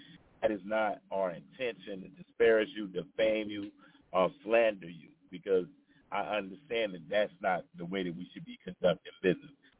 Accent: United States; And I think that that's a part of being American in the United States, with the ability to hold you accountable

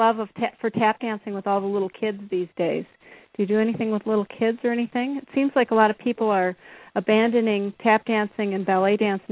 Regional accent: Iowa, United States; Yeah, I grew up in Iowa

